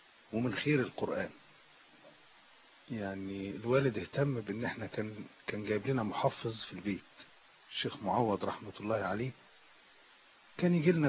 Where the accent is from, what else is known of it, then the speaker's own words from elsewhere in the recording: Cairo, Cairo Governorate, Egypt; لكن احنا اتربينا في القاهره